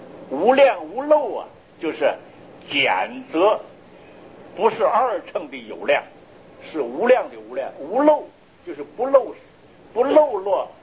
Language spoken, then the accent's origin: Chinese; Taiwan; 我们台湾话不知道怎么讲，外省话跟台湾话这花就不是一样说法